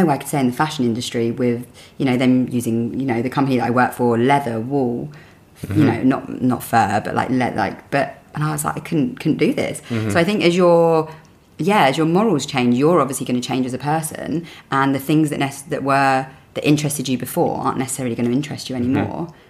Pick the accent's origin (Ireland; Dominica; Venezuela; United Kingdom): United Kingdom; London; So I'm from North London, mm-hmm.